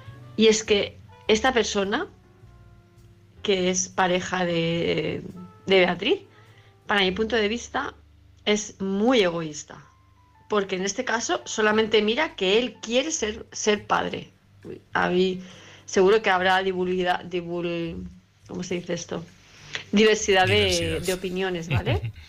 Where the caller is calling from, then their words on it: Palma, Balearic Islands, Spain; de Palma de Mallorca.